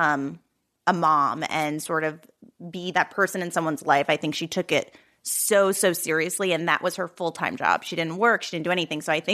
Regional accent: New Jersey, United States; And my dad got a good job. And then I grew up in South Jersey.

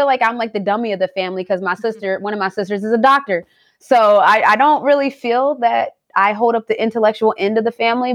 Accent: St. Albans, West Virginia, United States; You know, I grew up in St. Albans, West Virginia. It's about 10, 15 minutes out from the capital of Charleston.

